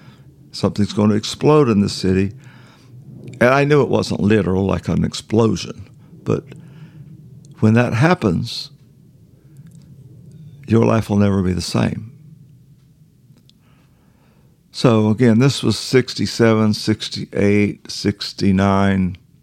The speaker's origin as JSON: {"language": "English", "region": "Bible Belt", "country": "United States", "tie": "born or raised there", "said": "I grew up in the Bible Belt. We have revival services twice a year."}